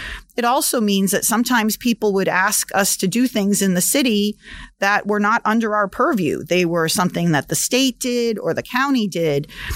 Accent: Boston, Massachusetts, United States; moved away as an adult; Yeah, so I was born and raised actually in Boston, Massachusetts. So I was a city kid. But in 2000, my husband got a job here in South Florida. So we moved down here.

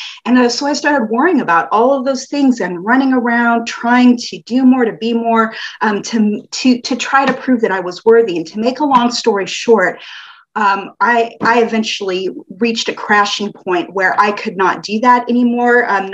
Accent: Oregon, United States; So first of all, I had the pleasure of growing up in Oregon in a big extended family.

